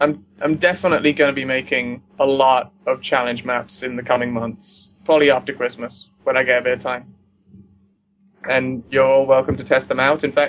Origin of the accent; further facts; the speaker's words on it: United Kingdom; This is going to be another hour of you just making fun of the fact that I'm British.